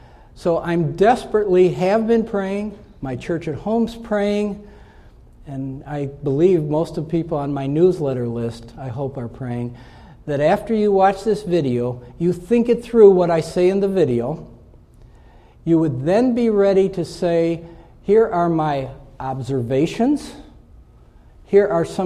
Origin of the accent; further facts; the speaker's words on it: Scotland, United Kingdom; I'm Scottish, by the way